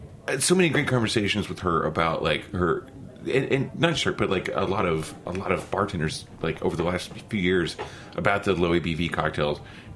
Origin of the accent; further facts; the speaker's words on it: Oklahoma, United States; I'm from Oklahoma. We did the two step.